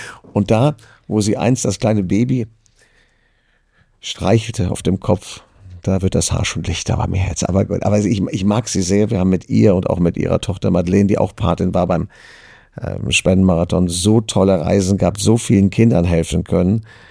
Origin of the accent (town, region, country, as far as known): Düsseldorf, North Rhine-Westphalia, Germany; born or raised there